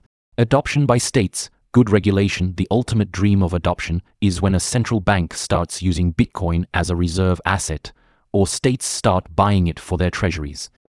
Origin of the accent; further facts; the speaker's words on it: Slovakia; English is a second language; I grew up in Slovakia, where we transitioned from Slovak crowns to euros.